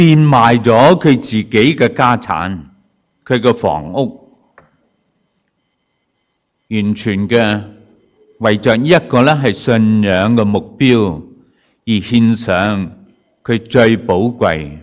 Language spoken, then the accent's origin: Chinese; China; 但我们中国人传统的思想都是讲一个是天人合一。